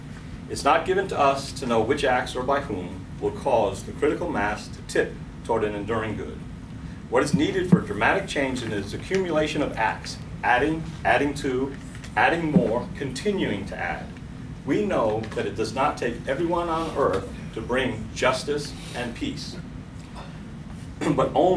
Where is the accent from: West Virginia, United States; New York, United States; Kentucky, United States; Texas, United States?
New York, United States; Heuvelton; I'm from Bittersweet Farm in Hewelton, New York, okay?